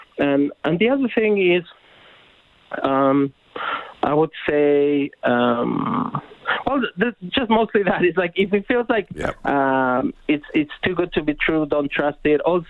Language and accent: English; Argentina; I'm originally from Argentina